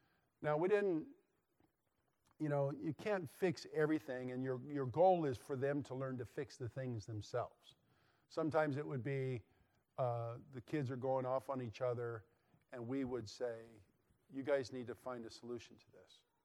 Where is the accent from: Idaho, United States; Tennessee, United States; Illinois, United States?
Idaho, United States; That wasn't the case when we were growing up in Idaho. That was already gone. There's no yes, sir, and yes, ma'aming in Idaho